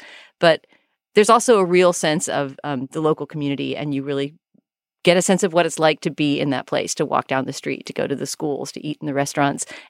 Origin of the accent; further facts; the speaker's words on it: San Antonio, Texas, United States; because I'm from San Antonio, which is a bit closer to the border, but not right on it.